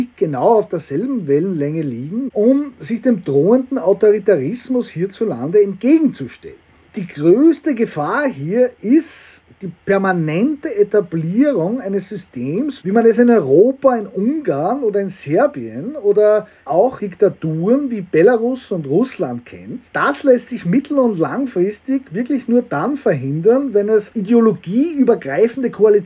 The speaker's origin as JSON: {"language": "German", "country": "Austria", "tie": "born or raised there", "said": "ich bin in den 80er und den 90ern aufgewachsen in Österreich."}